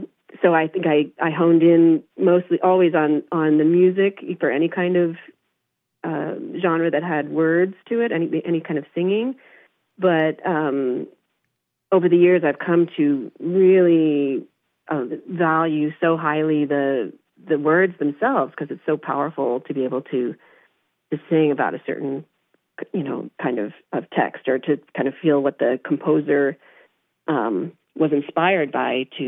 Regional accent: Long Island, New York, United States; I grew up in Long Island, New York.

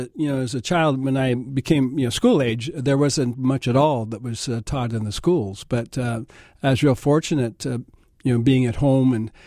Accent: Seattle, Washington, United States; But, one of the things as an African-American growing up in Seattle back in those days

